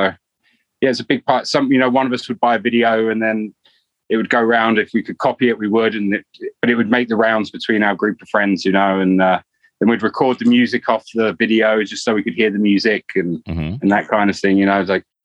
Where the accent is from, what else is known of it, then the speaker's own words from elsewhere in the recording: London, United Kingdom; also born or lived in Southwest Wales; I was born in Wales, Southwest Wales, because dad was Welsh. Mum's from London. So I was born in Southwest Wales, and then they moved to London when I was about 2 years old. So it's Southwest London, Wimbledon area. And yeah, I was there until, I guess, 2004.